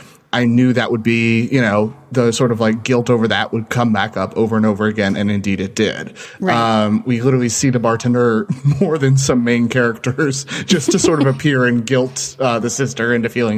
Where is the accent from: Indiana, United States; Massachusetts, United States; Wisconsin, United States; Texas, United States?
Texas, United States; Austin; also born or lived in San Antonio; Like, I was raised in Austin, but I was born and spent the first several years of my life in San Antonio. I would go back constantly.